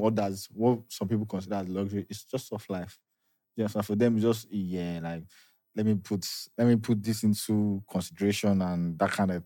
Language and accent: English; Nigeria; As a Nigerian, you know that's proper luxury.